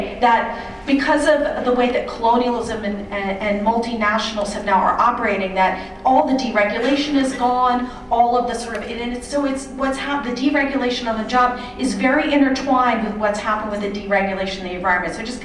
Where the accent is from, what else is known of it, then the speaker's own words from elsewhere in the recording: New York, United States; I'm from New York